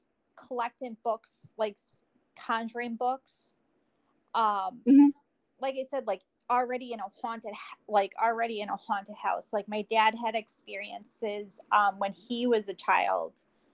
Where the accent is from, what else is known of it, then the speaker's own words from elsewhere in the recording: Meriden, Connecticut, United States; I'm from Meriden, Connecticut.